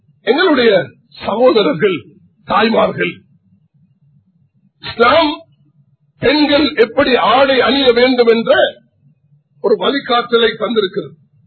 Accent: Sri Lanka; இந்த நாட்டுடைய பிரஜைகள் என்ற அடிப்படையில் நாங்கள் Sri Lankans, we love our motherland, எங்களுடைய தாய்நாட்டை நாம் நேசிக்கிறோம்.

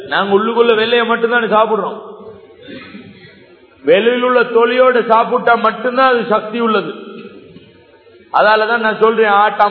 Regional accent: Sri Lanka; now in Pakistan; நாங்க ஸ்ரீலங்கன்ஸ் 2 பேர், பாகிஸ்தானியல் மத்தவங்க.

